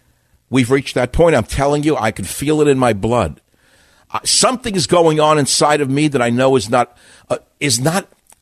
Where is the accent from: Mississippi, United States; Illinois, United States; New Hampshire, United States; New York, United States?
New York, United States; I'm from New York. I know what pieces of garbage are.